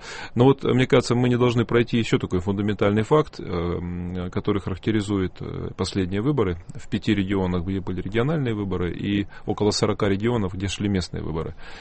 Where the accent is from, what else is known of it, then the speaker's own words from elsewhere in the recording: Altai Krai, Russia; У меня много друзей в Кузбассе, я же сам с Алтая, мы земляки, соседи.